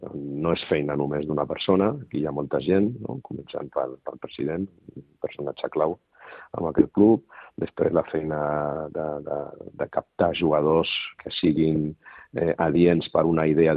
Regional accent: Badalona, Catalonia, Spain; Soc de Badalona

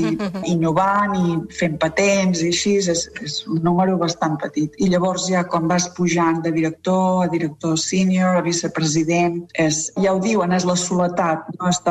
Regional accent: Catalonia, Spain; now in United States; Jo dic que sóc catalana perquè és d'on sóc. Fa més anys que estic a Califòrnia que a Catalunya i per això m'estimo molt als Estats Units també, no?

